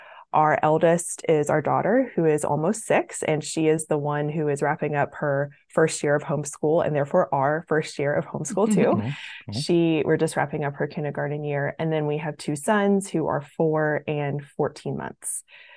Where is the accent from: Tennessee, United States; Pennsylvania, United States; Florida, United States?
Tennessee, United States; Memphis; the five of us live in a very small rural town in West Tennessee, and I'm originally from the Memphis area, so Memphis is the closest big city to where we live.